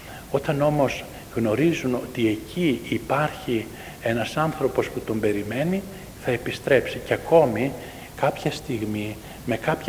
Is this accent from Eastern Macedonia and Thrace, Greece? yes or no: no; Athens, Attica, Greece; Μεγαλώσαμε στην Αθήνα και ήμασταν 6 αδέλφια.